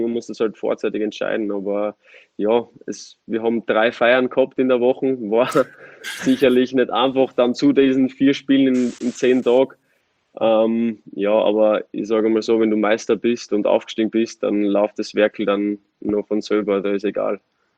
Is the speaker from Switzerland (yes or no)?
no; Austria; als Österreicher